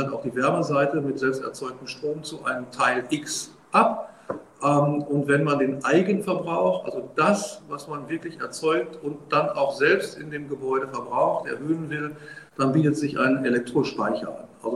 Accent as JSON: {"language": "German", "region": "North Rhine-Westphalia", "country": "Germany", "said": "Ich komme aus dem Bergischen Land. Gerade in Dresden."}